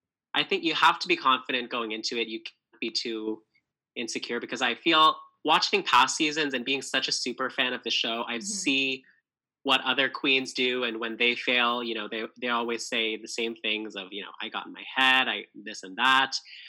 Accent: Kitchener, Ontario, Canada; So I grew up in Kitchener. I went to high school in Kitchener. And so going to the University of Waterloo really just made a lot of sense for me because I can live at home.

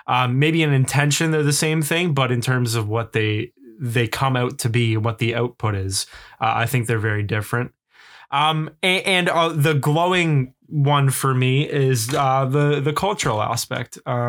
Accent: Canada; I know that thing because I'm Canadian.

